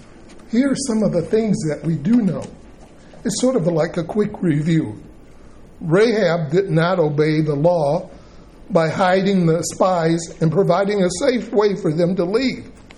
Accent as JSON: {"language": "English", "region": "the South", "country": "United States", "tie": "born there", "said": "I was born in the South where they had drinking fountains, one for white and one for colored."}